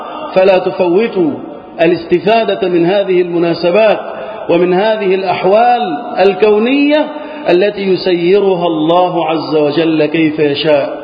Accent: Egypt; اللهم احفظ بلدنا مصر وسائر بلاد المسلمين من الفتن.

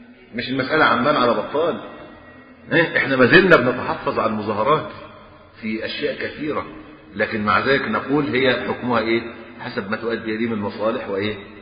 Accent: Egypt

